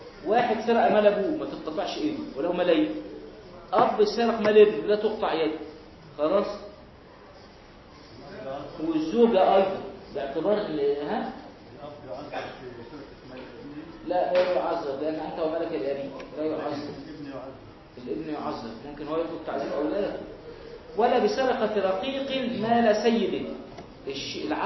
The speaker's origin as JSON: {"language": "Arabic", "country": "Egypt", "said": "فده اسمه كوع عندنا في مصر"}